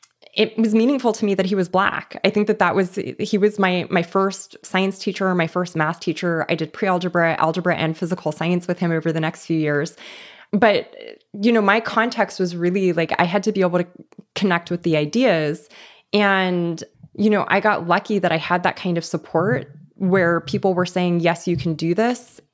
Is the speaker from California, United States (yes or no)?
yes; Los Angeles, California, United States; I grew up in East Los Angeles, and we actually had to drive all the way to the West Side.